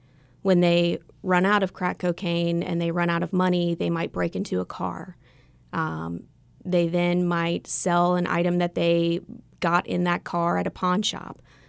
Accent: Wilmington, North Carolina, United States; So I grew up here in Wilmington, was born and raised. I graduated from Hoggard High School. I then went off to college in Florida.

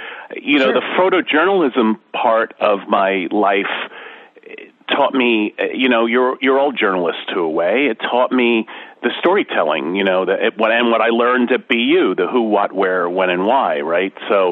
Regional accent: New York, United States; I grew up just over the city line, and I was born in New York City. But we grew up in suburbia.

